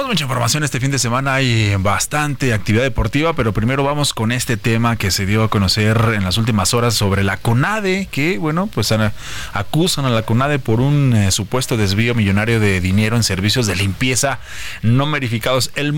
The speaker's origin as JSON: {"language": "Spanish", "country": "Mexico", "said": "Así somos los mexicanos."}